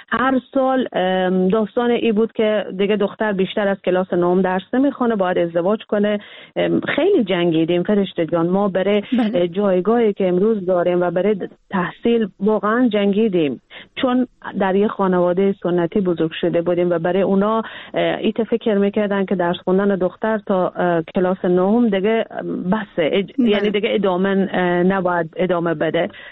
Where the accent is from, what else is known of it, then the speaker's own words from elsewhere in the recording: Iran; born there; من در ایران متولد شدم